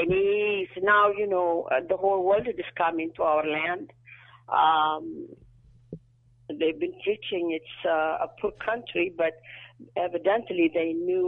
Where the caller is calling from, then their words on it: Ethiopia; I am originally from Ethiopia.